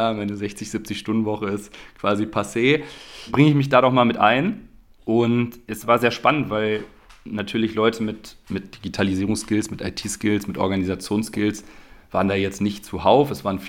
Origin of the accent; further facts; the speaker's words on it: North Rhine-Westphalia, Germany; Ja, ich bin Westfale, ja, habe es auch immer schön gefunden in NRW und in der Nähe von Dortmund.